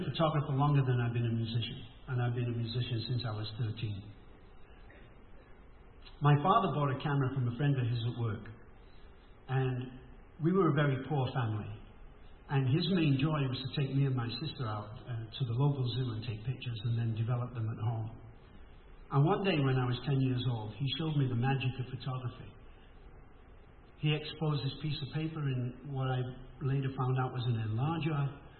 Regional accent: Manchester, North West England, United Kingdom; I mean, you know, I'm this kid from Manchester, for God's sake. I'm not supposed to be here.

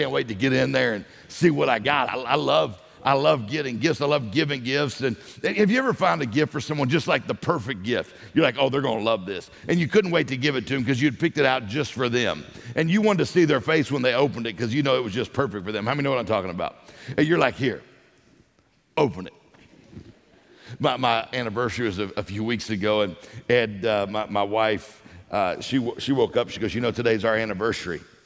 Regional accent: Ocean Springs, Mississippi, United States; Pastor, I grew up in Mississippi, so this is my first time in 18 years to get to preach and get to speak in Mississippi. But all my family's from Meridian, and I grew up down near the coast, Ocean Springs.

